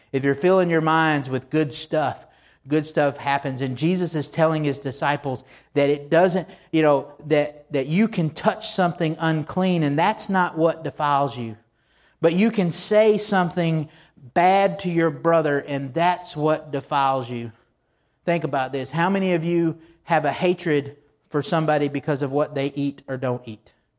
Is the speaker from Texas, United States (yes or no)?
yes; Texas, United States; I mean, I grew up in Texas. I learned to love Blue Bell ice cream, Sonics, and Whataburgers.